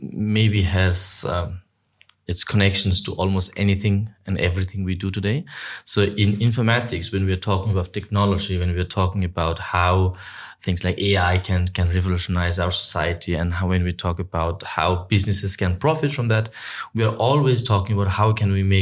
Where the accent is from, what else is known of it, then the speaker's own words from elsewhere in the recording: Nepal; I come from Nepal, a country that is one of the poorest in the whole world